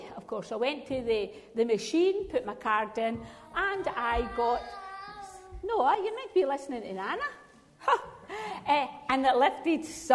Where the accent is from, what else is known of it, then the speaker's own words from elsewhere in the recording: Scotland, United Kingdom; accent: Scottish; Now, when I grew up in Scotland, I didn't realise I had an accent. I thought everyone spoke the same.